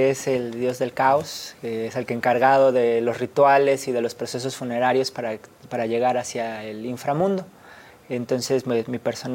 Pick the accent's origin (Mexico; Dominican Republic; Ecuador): Mexico; Justo como mexicanos, pues también la muerte es una celebración de la vida, ¿no?